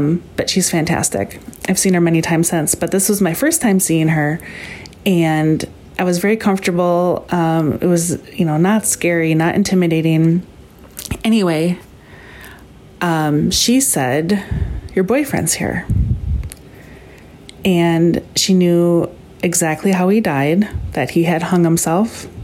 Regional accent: Minnesota, United States; Hour session, right in my hometown, not an inconvenience at all.

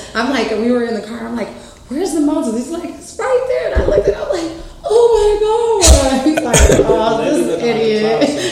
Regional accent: New York City, New York, United States; You know, I'm from New York City. Like, there ain't no mountains in New York City.

